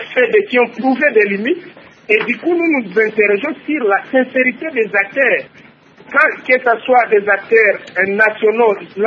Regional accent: DR Congo; ici chez nous en République démocratique du Congo.

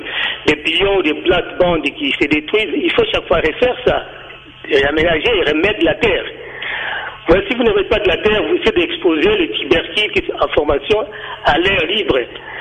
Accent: DR Congo; chez nous, en RDC, ça cultive un peu partout, dans toutes les régions.

